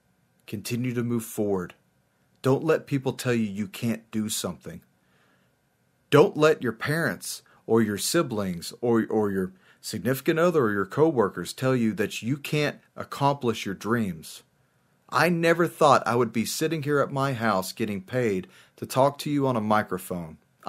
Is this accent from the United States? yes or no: yes; United States; I am an American. I love my country.